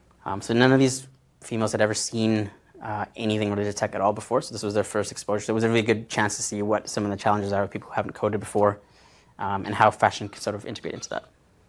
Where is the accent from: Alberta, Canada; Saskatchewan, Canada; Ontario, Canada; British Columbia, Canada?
Alberta, Canada; Calgary; that's actually in Lake Louise, because I'm from Calgary, so.